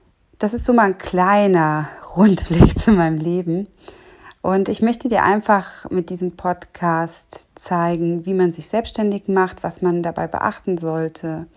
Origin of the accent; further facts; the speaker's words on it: Cologne, North Rhine-Westphalia, Germany; born there; Ich bin 1976 in Köln geboren.